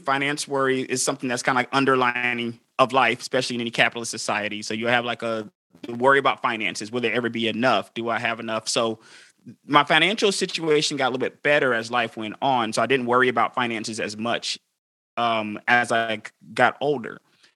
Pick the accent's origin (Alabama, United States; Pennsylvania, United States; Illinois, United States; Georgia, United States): Georgia, United States; Atlanta; I'm from Atlanta, Georgia.